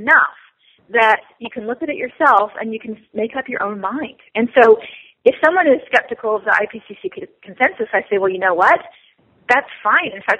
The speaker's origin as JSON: {"language": "English", "town": "Toronto", "region": "Ontario", "country": "Canada", "lives_now": "United States", "said": "I'm originally from Toronto, and I know in Toronto I've seen things change over my lifetime for sure. Now I live in West Texas"}